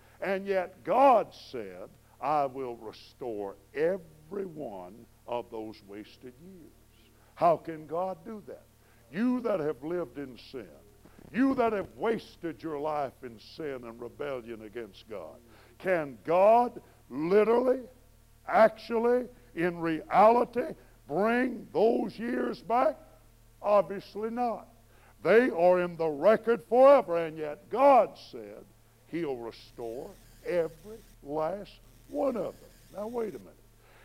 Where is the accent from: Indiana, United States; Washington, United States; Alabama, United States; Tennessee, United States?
Alabama, United States; McGargle; also born or lived in Frisco City, Alabama; And then I was born in Frisco City, Alabama, and then we moved to the great metropolis of McGargle, probably 67 people, 14 pigs, and 3 cows